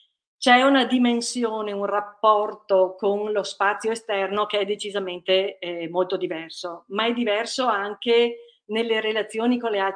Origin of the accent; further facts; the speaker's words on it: Vicenza, Veneto, Italy; moved away as an adult; io sono nata a Vicenza, ho compiuto fino al liceo, per cui il mio rapporto esclusivo con la città si conclude, diciamo, proprio alla fine del liceo.